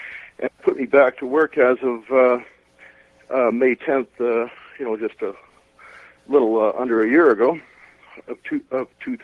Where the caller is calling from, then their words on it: Calgary, Alberta, Canada; Yeah, I'm calling from Calgary, Alberta.